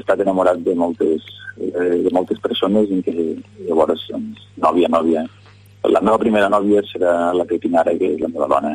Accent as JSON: {"language": "Catalan", "town": "Lleida", "region": "Catalonia", "country": "Spain", "tie": "born there", "said": "Doncs a Lleida, sí, sí."}